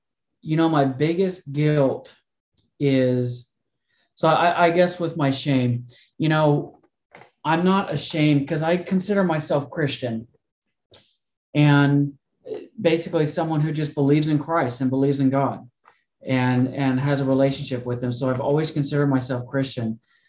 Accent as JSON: {"language": "English", "region": "North Carolina", "country": "United States", "said": "I'm, you know, who I am. I'm from North Carolina originally."}